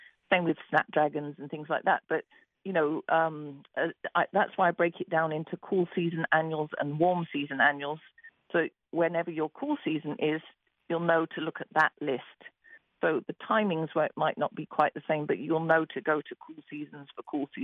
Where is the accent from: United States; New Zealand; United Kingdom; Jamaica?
United Kingdom; England; I'm from England.